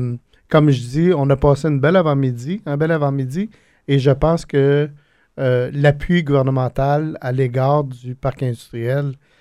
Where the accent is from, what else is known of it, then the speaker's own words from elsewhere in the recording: Grand-Mère, Quebec, Canada; Shawinigan, je viens de Grand-Mère, les répercussions sont très, très grandes